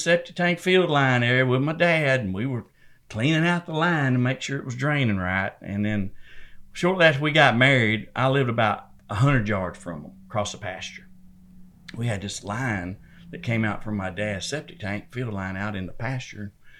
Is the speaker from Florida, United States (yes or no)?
no; Texas, United States; septic tanks have been a big part of my life living in the country. We're from East Texas, out in the country.